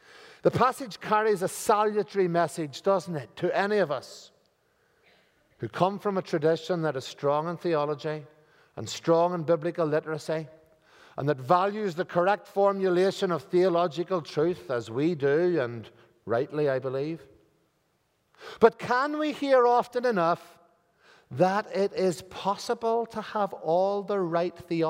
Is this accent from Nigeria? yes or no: no; Ireland; I am Irish after all.